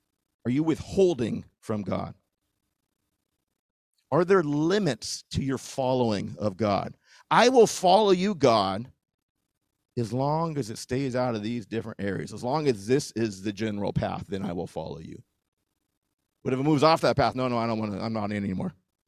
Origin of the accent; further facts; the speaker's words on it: Washington, United States; I grew up in Washington, and I went to University of Washington.